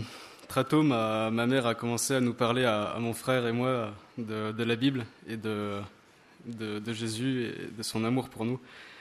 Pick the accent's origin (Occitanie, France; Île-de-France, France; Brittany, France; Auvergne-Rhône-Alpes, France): Brittany, France; j'ai 23 ans et j'ai grandi en Bretagne.